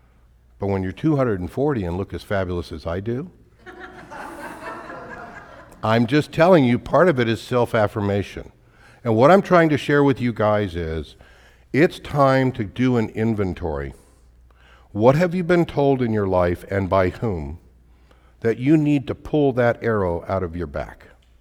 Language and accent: English; Oklahoma City, Oklahoma, United States; also born or lived in Southern California; I grew up in Oklahoma City. Has anybody ever been to Oklahoma City?